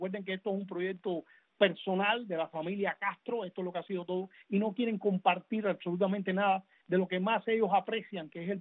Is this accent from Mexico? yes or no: no; Cuba; nosotros como cubanos no podemos seguir viviendo con esta cosa loca.